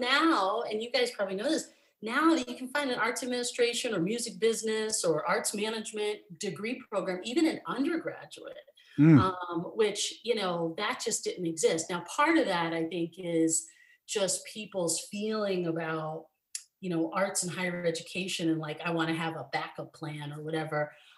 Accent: Scranton, Pennsylvania, United States; I came from Scranton's, like, you know, fairly small town, 75,000 people. And then I went to school in Pittsburgh, which was definitely a big city.

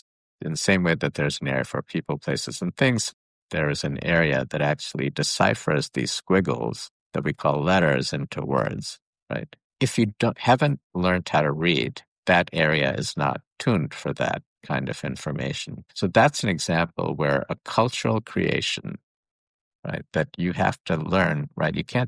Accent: India; I grew up in India

